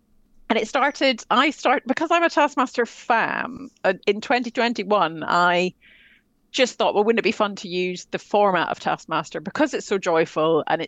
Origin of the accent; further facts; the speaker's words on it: Scotland, United Kingdom; I mean, we don't play in Scotland either. I'm Scottish.